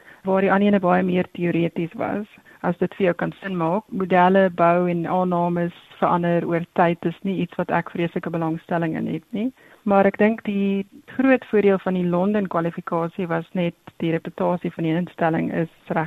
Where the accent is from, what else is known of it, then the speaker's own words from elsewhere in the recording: Sasolburg, Free State, South Africa; also born or lived in Ladybrand; So ek is gebore in Ladybrand in die Vrystaat en ek het ook groot geword in Sasolburg wat in die Vrystaat is.